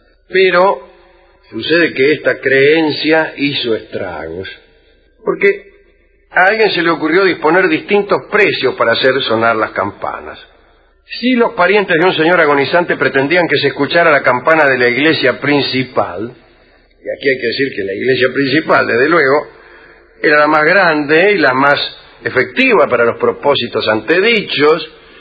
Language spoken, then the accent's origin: Spanish; Baigorrita, Tacuarembó, Uruguay; born there; Nací en Baigorrita.